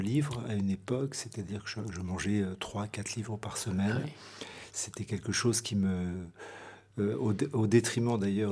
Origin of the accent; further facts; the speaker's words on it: Chartres, Centre-Val de Loire, France; Alors oui, je suis né à Chartres de parents qui sont nés à Chartres et puis à Luisan. Et donc je suis à Chartres et en Eure-et-Loire depuis au moins 350 ans.